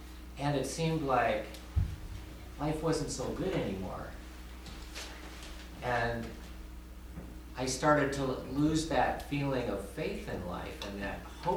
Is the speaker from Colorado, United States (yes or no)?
yes; Colorado, United States; I'm from Colorado, and in my other life, when I'm not at Holden